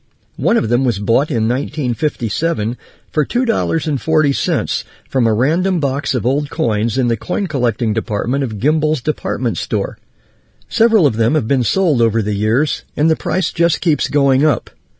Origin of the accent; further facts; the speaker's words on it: Indiana, United States; I grew up in Indiana, and it was rare to find coins in circulation there from the San Francisco Mint